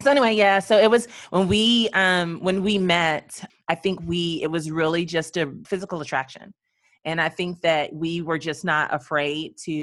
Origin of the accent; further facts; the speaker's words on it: the South, United States; I was raised in the South.